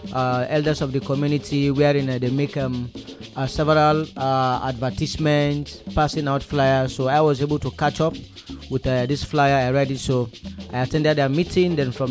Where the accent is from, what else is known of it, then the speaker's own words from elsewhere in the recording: Sierra Leone; from Sierra Leone.